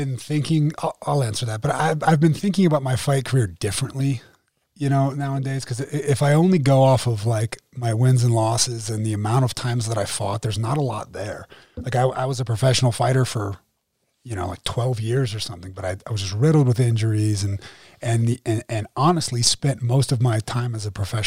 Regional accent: Ireland; Yeah, I'm Irish.

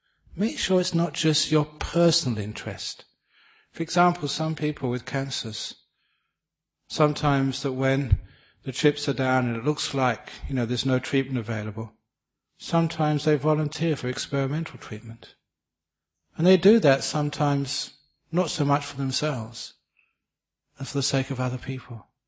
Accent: England, United Kingdom; because I'm English, I can do this.

